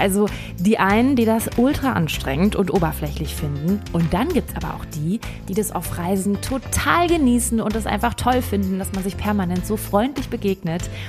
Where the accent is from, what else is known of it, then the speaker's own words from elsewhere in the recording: Germany; ich kann meinen Akzent überhaupt nicht verstecken, du hörst einfach nach einem Satz so, okay, die kommen aus Deutschland